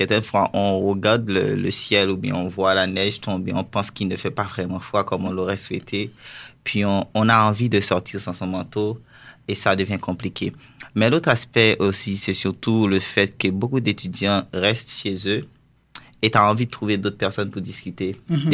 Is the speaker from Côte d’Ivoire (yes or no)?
no; Haiti; moved away; parce qu'en vrai, je n'ai jamais connu ça, comme je l'ai dit, parce que je viens d'Haïti.